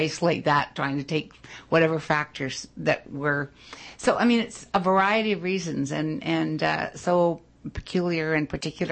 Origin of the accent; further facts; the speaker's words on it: Ontario, Canada; I'm from Ontario.